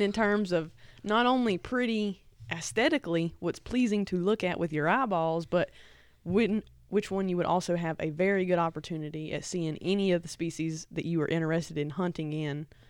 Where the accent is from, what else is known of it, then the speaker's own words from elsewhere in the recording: North Carolina, United States; You know, where I grew up in Surrey County, very common.